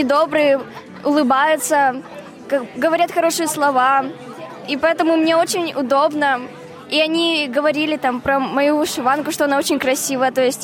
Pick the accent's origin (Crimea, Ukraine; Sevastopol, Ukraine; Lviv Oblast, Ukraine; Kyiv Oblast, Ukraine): Kyiv Oblast, Ukraine; Bucha; now in Australia; я из Бучи.